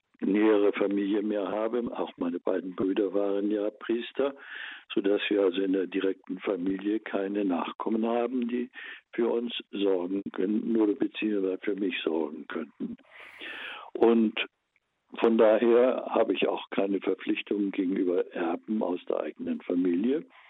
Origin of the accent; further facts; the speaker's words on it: Hamburg, Germany; Ich bin ja in Hamburg groß geworden, in einer Diaspora-Gegend.